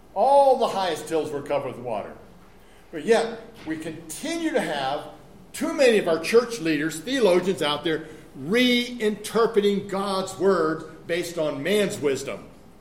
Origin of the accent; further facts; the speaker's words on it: California, United States; Because this is not California. I grew up in California. I understand those things.